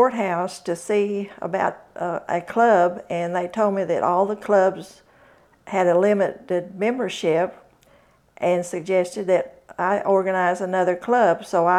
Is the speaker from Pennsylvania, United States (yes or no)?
no; Oklahoma, United States; I grew up in Oklahoma as a 4-H girl.